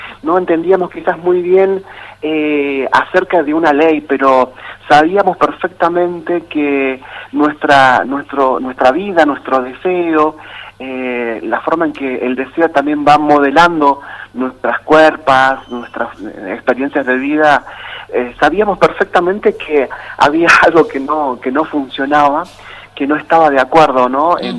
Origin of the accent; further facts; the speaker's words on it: Tartagal, Salta, Argentina; cada vez que puedo vuelvo a los sonidos de la radio pública ahí en mi pueblo, en Tartagal.